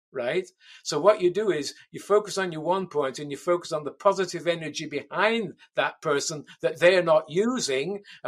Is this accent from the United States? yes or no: no; England, United Kingdom; I'm originally English, in case you haven't noticed.